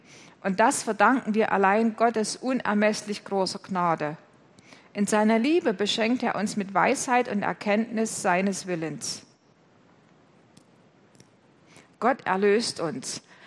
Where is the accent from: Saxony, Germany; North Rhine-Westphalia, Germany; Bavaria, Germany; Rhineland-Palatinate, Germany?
Saxony, Germany; Klingenthal; ich bin in Klingenthal christlich aufgewachsen, habe mich mit 14 Jahren dann bei der Konfirmandenfreizeit persönlich entschieden, dass ich mit Jesus leben will